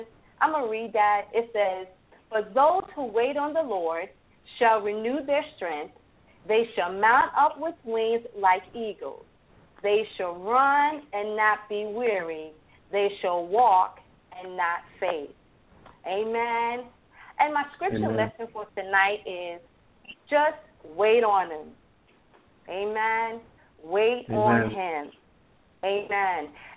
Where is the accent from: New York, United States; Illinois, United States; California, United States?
New York, United States; now in Atlanta, United States; I am from New York, Long Island. Recently just moved to Atlanta, Georgia.